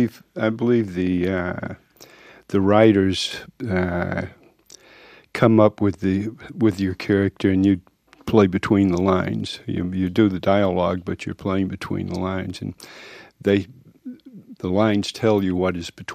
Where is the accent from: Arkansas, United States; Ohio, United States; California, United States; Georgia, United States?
Georgia, United States